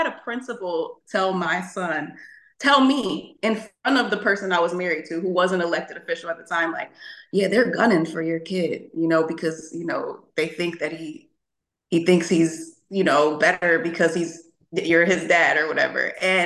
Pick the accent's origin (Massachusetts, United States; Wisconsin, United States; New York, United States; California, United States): New York, United States; Buffalo; And I'm like, well, I'm from Buffalo.